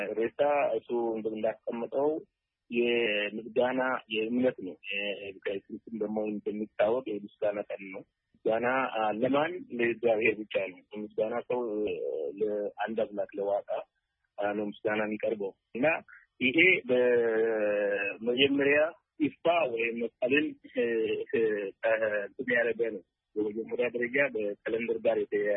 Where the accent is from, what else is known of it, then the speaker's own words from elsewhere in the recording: Oda Buluq, Oromia, Ethiopia; አሁን ለምሳሌ እኔ ተወልጄ ባደኩበት በኦዳ ብሉቅ አካባቢ ኢሬቻ ይከበራል።